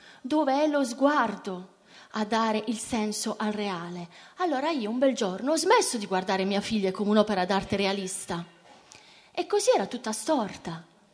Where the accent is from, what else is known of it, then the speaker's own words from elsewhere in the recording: Bari, Apulia, Italy; Io sono nata a Bari, una città dalla temperatura molto mite